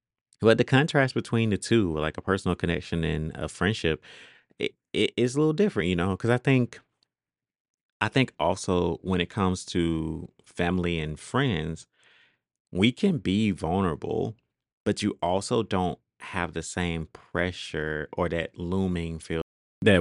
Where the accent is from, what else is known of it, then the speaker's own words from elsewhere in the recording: Monroe, Georgia, United States; I grew up in Georgia. I grew up in Monroe, Georgia. And so small town, about 10 miles from Athens.